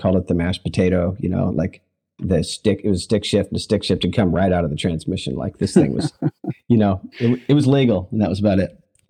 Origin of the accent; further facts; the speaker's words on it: Seward, Alaska, United States; Seward, Alaska. I'd call it my hometown.